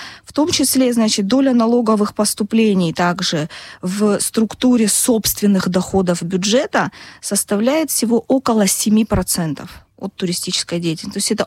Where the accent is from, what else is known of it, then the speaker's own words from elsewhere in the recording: Abkhazia, Georgia; я родом из Восточной Абхазии, из небольшого села